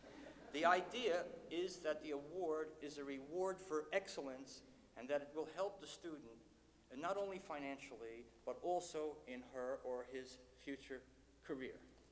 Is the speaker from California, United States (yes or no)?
no; Philadelphia, Pennsylvania, United States; born there; there was a very famous publishing company where I was born in Philadelphia